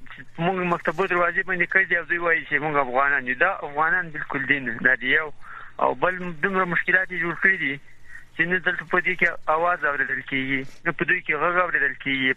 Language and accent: Pashto; Paktia, Afghanistan